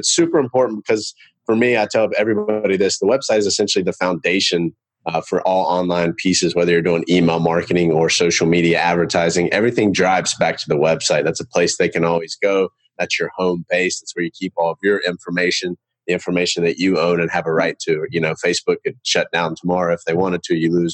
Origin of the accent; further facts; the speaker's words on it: Charlotte, North Carolina, United States; I'm from Charlotte, North Carolina. I've been doing web design and SEO for about 9 years now.